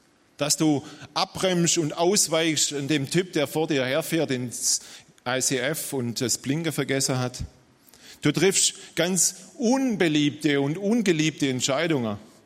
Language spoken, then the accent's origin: German; Dettingen an der Erms, Baden-Württemberg, Germany; Ja, ich komme aus Dettingen-Erms, kurz da im Ermstal drüber.